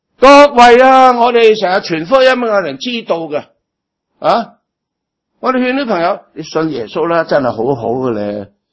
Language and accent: Cantonese; China; 我哋中国人成日想移民去嗰啲地方啊